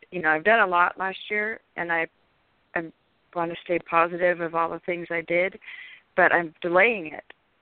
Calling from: California, United States; I'm calling from California.

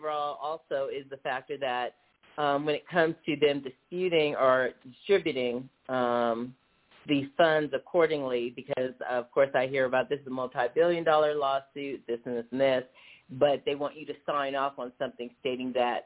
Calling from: Denver, Colorado, United States; Yeah, I'm calling from Denver, Colorado

